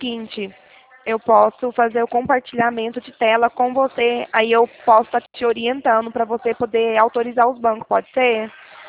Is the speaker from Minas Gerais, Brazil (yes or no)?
yes; Minas Gerais, Brazil; now in São Paulo, Brazil; Sou mineira, mineira e aqui em São Paulo.